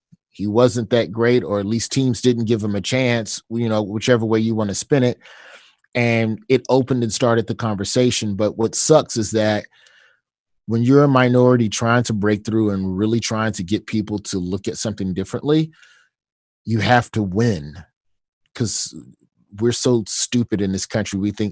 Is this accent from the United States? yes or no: yes; Southern United States, United States; And we talk, me being a Southerner, I'm biscuits and gravy. I'm sweet tea till I die.